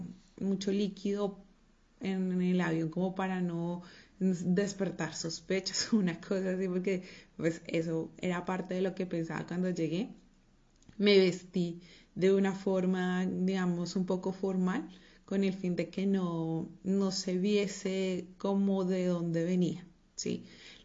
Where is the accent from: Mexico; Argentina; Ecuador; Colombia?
Colombia; moved away as an adult; now in Spain; Yo decidí viajar porque dentro de lo que estaba haciendo en mi país, que es Colombia, ya veía que no tenía como que en qué más trabajar